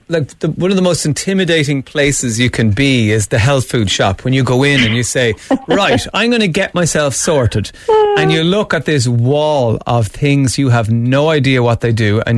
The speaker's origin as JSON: {"language": "English", "country": "Ireland", "said": "So what are the ones that we tend generally, maybe as Irish people, to be lacking in?"}